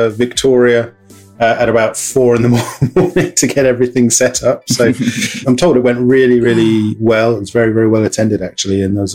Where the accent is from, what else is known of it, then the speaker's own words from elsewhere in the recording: London, United Kingdom; as a Londoner